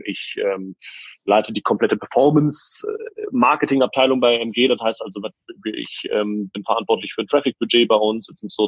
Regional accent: Wuppertal, North Rhine-Westphalia, Germany; Aber wir kommen aus Wuppertal.

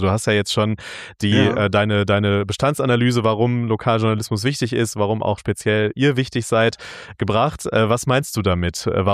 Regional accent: North Rhine-Westphalia, Germany; Ich komme ja aus dem Sauerland

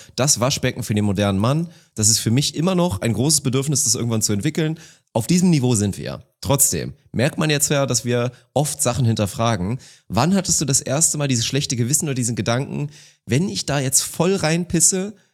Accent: Lower Saxony, Germany; im Kreis Uelzen, da wo ich aufgewachsen bin

